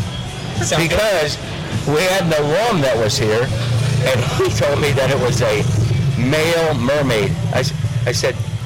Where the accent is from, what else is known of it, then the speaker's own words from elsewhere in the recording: Midwest, United States; I'm from the Midwest. I was appalled.